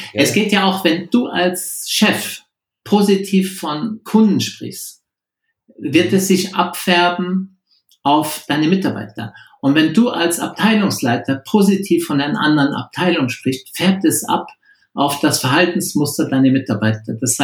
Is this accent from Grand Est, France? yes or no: yes; Strasbourg, Grand Est, France; German is a second language; Also ich bin ein geborener Franzose aus dem Elsass, bin in der Gastronomie groß geworden, weil meine Eltern ein Restaurant in Straßburg hatten.